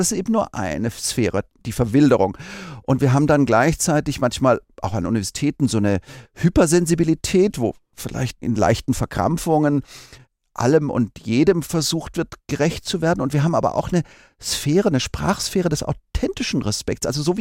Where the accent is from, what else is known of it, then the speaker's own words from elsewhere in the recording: Tübingen, Baden-Württemberg, Germany; ich komme ja aus Tübingen, also dem Zentrum des philosophischen Idealismus.